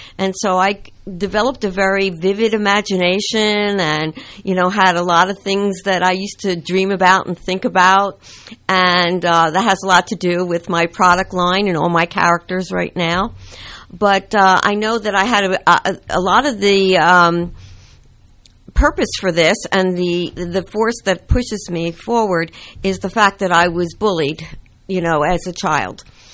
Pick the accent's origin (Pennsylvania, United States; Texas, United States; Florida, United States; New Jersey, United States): New Jersey, United States; Atlantic City; I grew up in Atlantic City, on the boardwalk of Atlantic City, okay, back in the 60s, and back in the 40s.